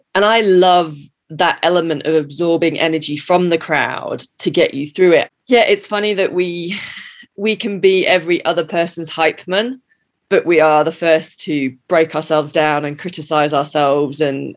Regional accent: United Kingdom; now in United States; I'll be the first to put my hand up. I'm the British cynic. You know, I'm in America

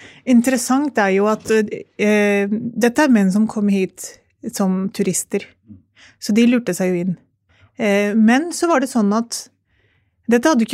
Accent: Oslo, Norway; jeg jo født og oppvokst I Oslo

